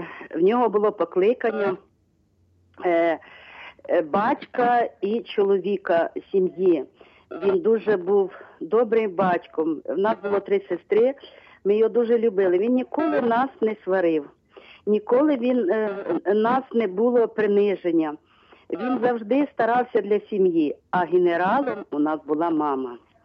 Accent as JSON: {"language": "Ukrainian", "town": "Vinnytsia", "region": "Vinnytsia Oblast", "country": "Ukraine", "said": "Я з Вінниці, з костьола Матері Божої Ангельської."}